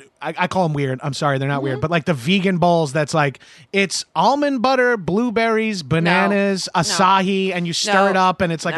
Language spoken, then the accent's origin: English; Long Island, New York, United States; She's from Westchester. I'm from Long Island.